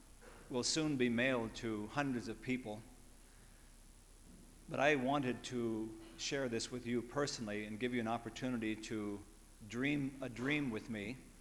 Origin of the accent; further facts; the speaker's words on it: San Francisco, California, United States; Can I bike this summer to San Francisco, my hometown, to raise money for a scholarship fund in Tyler's honor?